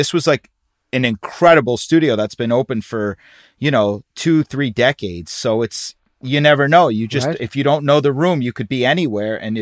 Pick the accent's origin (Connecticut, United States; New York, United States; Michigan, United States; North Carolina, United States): New York, United States; And we're New Yorkers, man. I mean, for being a New Yorker, everyone says